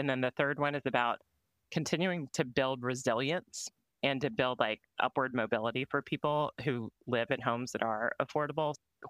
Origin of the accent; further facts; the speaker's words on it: Georgia, United States; I grew up in South Georgia in a rural area, and my father's family is from West Texas and were farmers and ranchers.